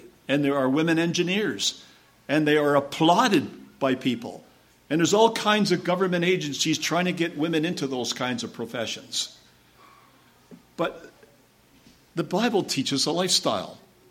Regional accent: Canada; I was brought up and baptized in Canada, but I learned the truth in Australia

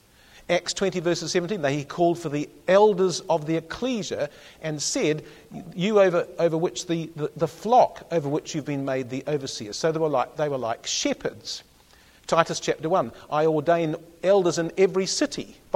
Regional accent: Christchurch, Canterbury, New Zealand; So I come from Christchurch, and so because I'm from Christchurch, there is an ecclesia called Christchurch.

